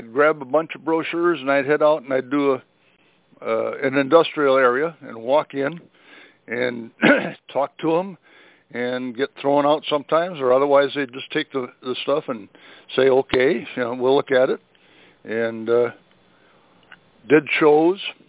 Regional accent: Eau Claire, Wisconsin, United States; also born or lived in Madison / Antigo; I grew up in Wisconsin, Eau Claire, Madison, Antigo, Eau Claire, Madison, you know.

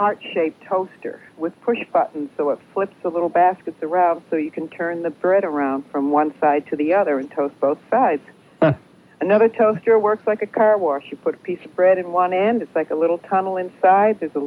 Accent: New Britain, Connecticut, United States; And I'm pretty sure it was Herb Pomeroy's shop, and it was in New Britain, Connecticut, my hometown.

